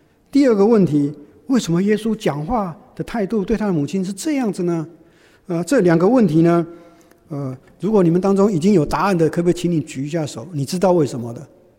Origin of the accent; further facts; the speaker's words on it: China; 否则，我们中国人听了这个话，会觉得真的是大逆啊，不孝啊